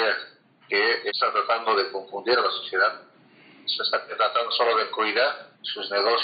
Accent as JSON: {"language": "Spanish", "country": "Bolivia", "said": "Todos necesitamos vivir y tenemos un derecho de vivir como bolivianos"}